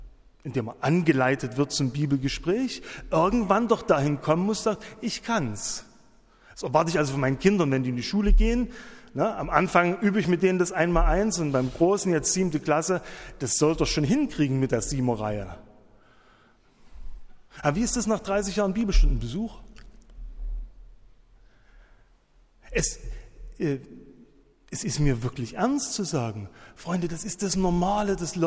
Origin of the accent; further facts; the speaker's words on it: Schneeberg, Saxony, Germany; Ich bin so im Zentralerzgebirge aufgewachsen, in Schneeberg.